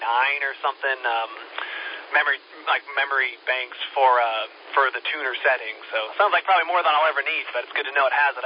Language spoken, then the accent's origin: English; Knoxville, Tennessee, United States; born there; also born or lived in North Dakota; I was born out there in Knoxville, old Sevierville. I was born there. We only lived there for about 6 months and then it moved around a little bit. Moved up to North Dakota for a couple years